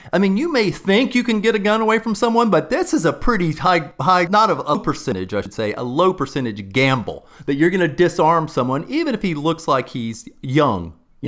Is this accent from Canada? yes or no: no; Texas, United States; I grew up in Texas and my dad had been a marksman in the army and we grew up with lots of rifles